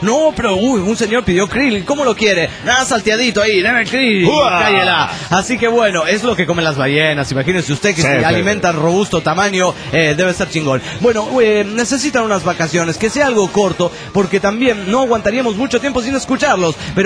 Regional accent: Campeche, Mexico; de Campeche, chicos bellos

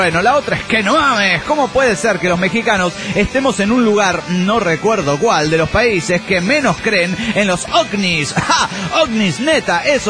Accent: Alejandra, Santa Fe, Argentina; de Alejandra, Argentina.

